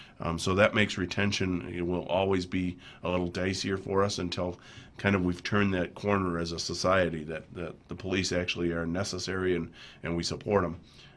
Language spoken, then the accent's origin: English; Farmington, United States; I said, "I don't think so. I'm from Farmington."